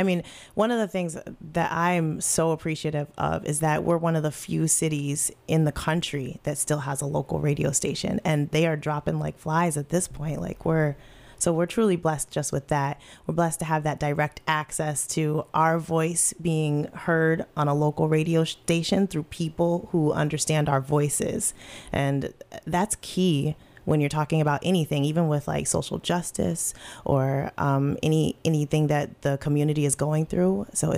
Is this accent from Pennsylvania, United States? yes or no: no; Liberty, New York, United States; now in Rochester, United States; I'm originally from a chicken town called Liberty, New York.